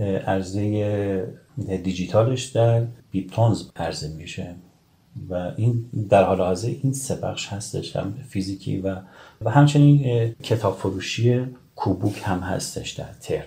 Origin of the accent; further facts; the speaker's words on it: Bijar, Kurdistan, Iran; born there; خب من زاده کردستانم، شهر بیجار.